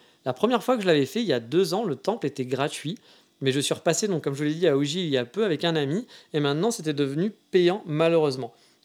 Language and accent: French; France; vu que j'adore râler, je suis français, hein